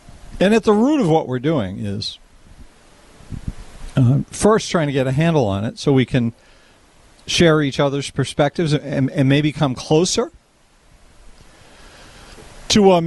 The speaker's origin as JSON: {"language": "English", "region": "Massachusetts", "country": "United States", "tie": "born or raised there", "said": "I started working on campaigns growing up in Massachusetts."}